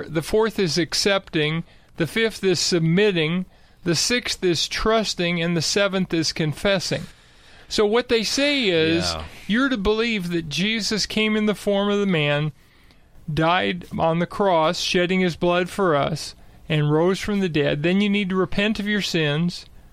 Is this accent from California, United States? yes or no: yes; Arcadia, California, United States; which is based in Pasadena, California, right next to where I grew up in Arcadia, California.